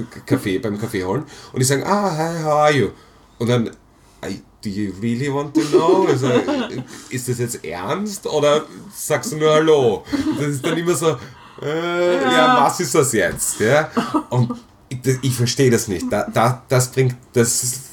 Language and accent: German; Austria; ich komme aus Österreich